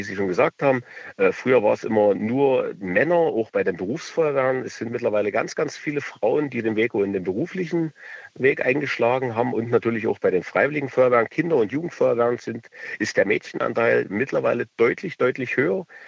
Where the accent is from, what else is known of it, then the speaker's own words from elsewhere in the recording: Saxony, Germany; Ich bin 1981 geboren im Osten. Also ich komme aus der Oberlausitz in der Nähe von Zittau.